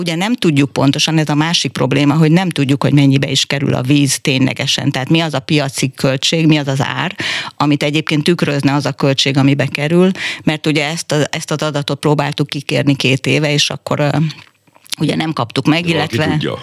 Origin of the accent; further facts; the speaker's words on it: Kaposvár, Somogy, Hungary; Én például kaposvári vagyok, és nálunk elég sokszor volt barna víz, még a gyerekkoromban emlékszem rá